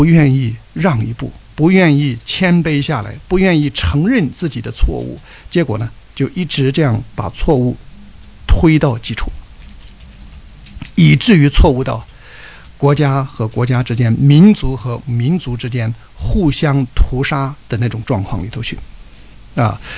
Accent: China

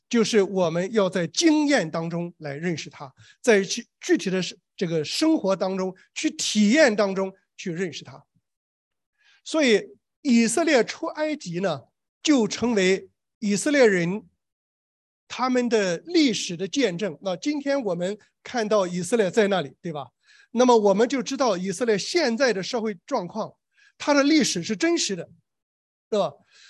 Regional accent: China; 原来我小的时候在中国啊

